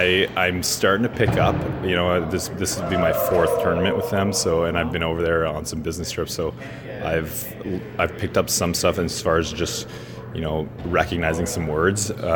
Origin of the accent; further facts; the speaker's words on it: Canada; I'm a proud Canadian, and I always love to see Hockey Canada do well.